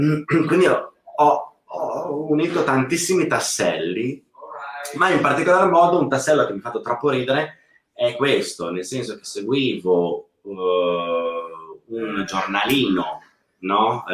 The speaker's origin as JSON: {"language": "Italian", "town": "Mantua", "region": "Lombardy", "country": "Italy", "tie": "born there", "said": "ma prima ancora ero a Mantova, io sono nato a Mantova, e mi sono completamente improvvisato"}